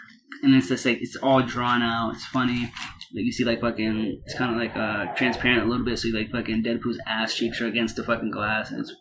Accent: Providence, Rhode Island, United States; he's from Providence, Rhode Island, from my hometown

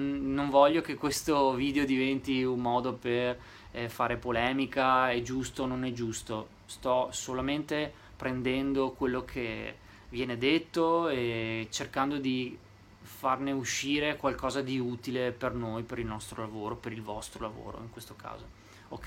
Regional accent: Vicenza, Veneto, Italy; io sono di Vicenza e andavamo a comprare il formaggio in un posto.

